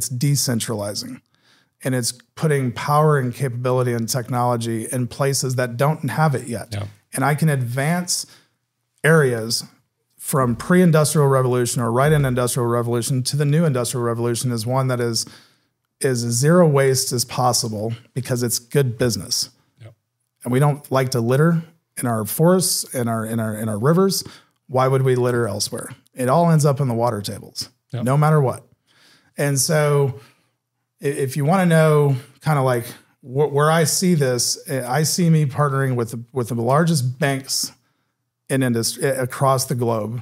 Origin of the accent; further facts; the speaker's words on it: United States; As an American and as a soldier, I just don't ascribe to the idea